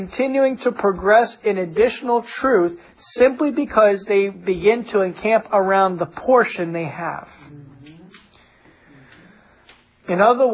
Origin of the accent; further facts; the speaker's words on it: New York, United States; I'm from New York, from the Bronx, okay?